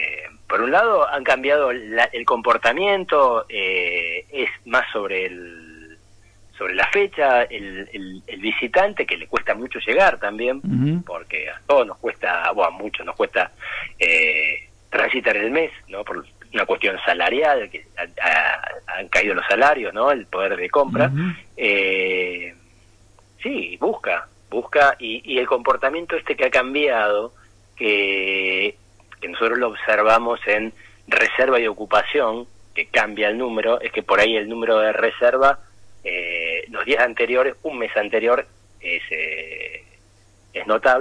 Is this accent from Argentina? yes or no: yes; Argentina; Entonces, bueno, capeando como somos los argentinos, crisis y situaciones complejas